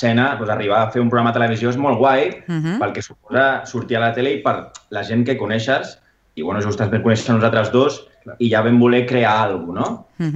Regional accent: Cerdanyola, Catalonia, Spain; De Cerdanyola

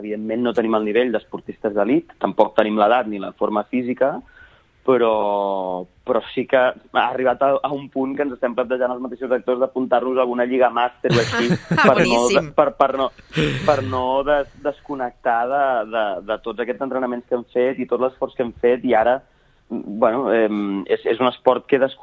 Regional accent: Sabadell, Catalonia, Spain; Jo soc de Sabadell, per tant no és molt complicat que jo vaig créixer al Club Natació Sabadell.

